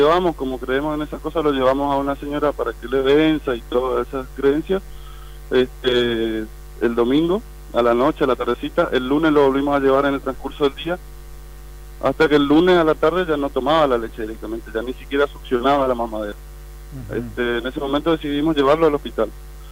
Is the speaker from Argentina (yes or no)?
yes; Puerto Iguazú, Misiones, Argentina; No, en Iguazú, nosotros somos de Iguazú, no somos de Posadas.